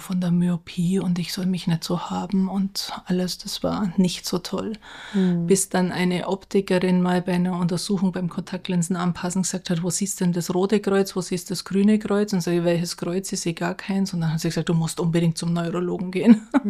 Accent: Augsburg, Bavaria, Germany; Ich bin jetzt 60 Jahre alt. Ich bin aus dem Süden Deutschlands, wie man es mir anhört, aus dem wunderschönen Augsburg.

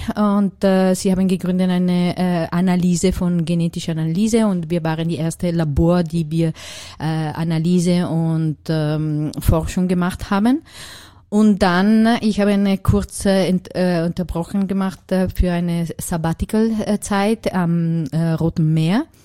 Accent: Milan, Lombardy, Italy; born there; German is a second language; moved away; also born or lived in United States; so ich bin in Mailand geboren und da habe meine Arbeit, ich habe Biologie studiert

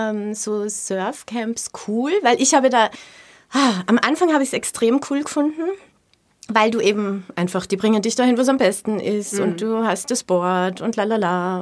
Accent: Salzburg, Austria; ich bin ja in den Bergen im Salzburger Land aufgewachsen

